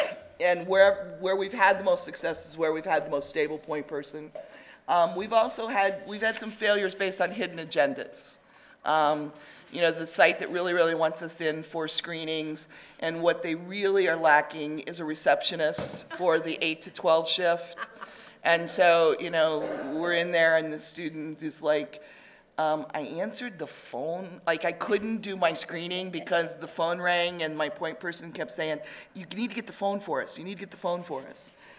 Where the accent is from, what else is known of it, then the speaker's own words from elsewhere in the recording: Indiana, United States; I'm from Indiana, so I like to be 35th on adopting technology.